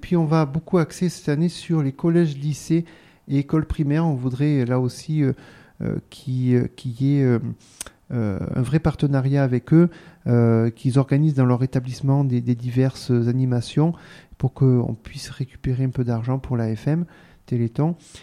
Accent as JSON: {"language": "French", "town": "Barrême", "region": "Provence-Alpes-Côte d'Azur", "country": "France", "also_born_or_lived": "Digne", "said": "Je suis barrémois dinois, ou je ne sais pas comment vous, dinois, barrémois. Enfin, je suis un peu des deux parce que j'ai mon cœur à Barème quand même, parce que c'est un village qui est super et j'ai une maison là-bas."}